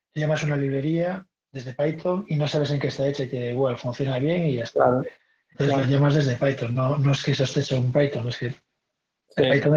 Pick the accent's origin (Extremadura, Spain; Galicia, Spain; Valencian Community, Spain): Galicia, Spain; Vigo; now in Madrid, Spain; yo soy de Vigo, pero llevo viviendo en Madrid 20 años.